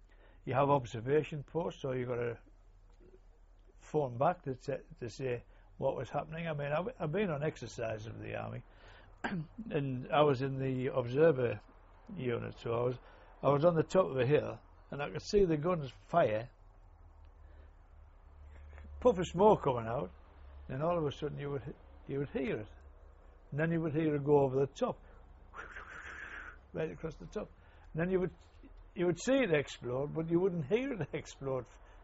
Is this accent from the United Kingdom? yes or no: yes; North East England, United Kingdom; accent: Geordie; Similar, yeah, but I think that'd be difficult through me being a Geordie and my I've got like a high pitched voice.